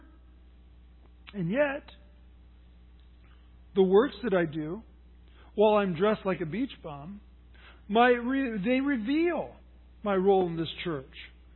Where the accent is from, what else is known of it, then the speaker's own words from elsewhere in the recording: California, United States; which for Southern California and growing up in Central Coast in Southern California, for me, that's usually shorts, sandals, T-shirt, maybe even a tank top.